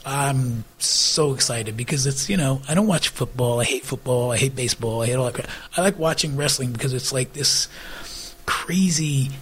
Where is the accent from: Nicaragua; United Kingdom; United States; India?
United States; also born or lived in New Jersey / New York / Boston; Back east.